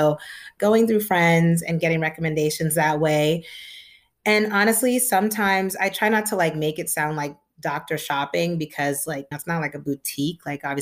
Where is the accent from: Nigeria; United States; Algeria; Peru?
Nigeria; So I am the daughter of scientists. We're Nigerian.